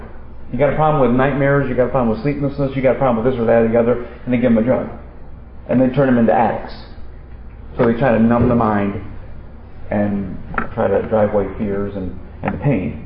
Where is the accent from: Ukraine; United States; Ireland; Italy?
United States; South Lyon, Michigan; When I go to the South and I talk in Southern churches, I tell them I'm from the South, Southern Michigan, and also the city's name is South Lyon.